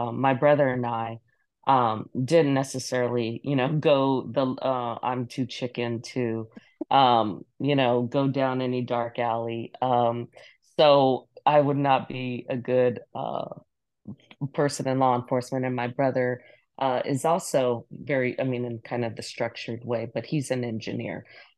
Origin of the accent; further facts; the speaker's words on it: Aguadilla, Puerto Rico; born there; I was born in Puerto Rico. And so folks are like, oh, but that was because My parents were based on in Aguadilla, Puerto Rico, while they were serving.